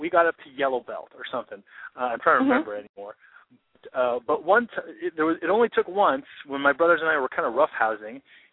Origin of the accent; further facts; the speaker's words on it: Philippines; okay, so obviously growing up in the Philippines, we watch kung fu movies all the time.